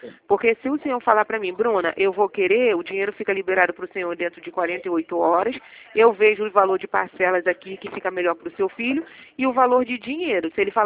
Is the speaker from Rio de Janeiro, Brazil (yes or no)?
yes; Rio de Janeiro, Brazil; Sou do Rio.